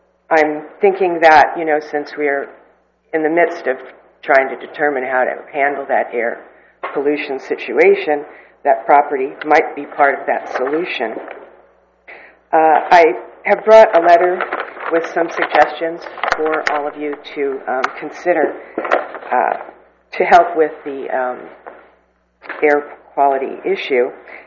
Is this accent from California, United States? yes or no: yes; California, United States; I came from Southern California area, the beach cities, and they frequently had planting parties where people came to either plant the sand dune areas or weed the sand dune areas.